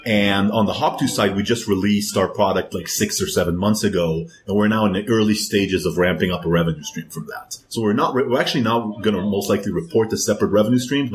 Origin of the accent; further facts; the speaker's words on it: Israel; moved away as an adult; I'm originally from Israel, sort of a long time, you know, 20 years now, sadly.